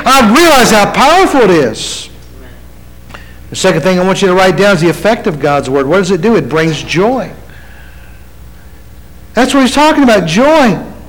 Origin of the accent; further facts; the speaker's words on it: West Virginia, United States; And you know, I grew up in West Virginia. We don't eat snacks. We like meals.